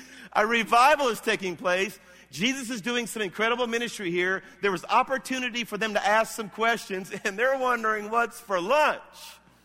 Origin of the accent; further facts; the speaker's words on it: Louisiana, United States; even though I pastor this church in Alabama, I'm from South Louisiana. I'm a Cajun.